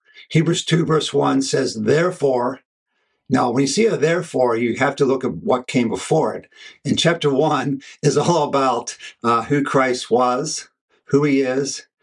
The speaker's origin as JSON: {"language": "English", "region": "the South", "country": "United States", "tie": "born or raised there", "said": "Now, I'm reminded of my childhood growing up in the South, where we often could go to certain places where there's rivers"}